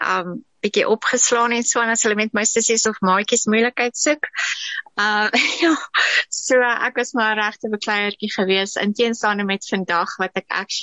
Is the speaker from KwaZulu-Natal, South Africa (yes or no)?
yes; KwaZulu-Natal, South Africa; born there; ek is in Natal gebore.